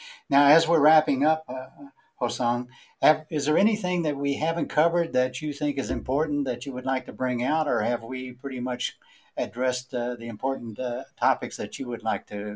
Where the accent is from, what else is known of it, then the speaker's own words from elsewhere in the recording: Angola; I and my family agree with you. Whenever we're away from Angola, we always are wanting to get back.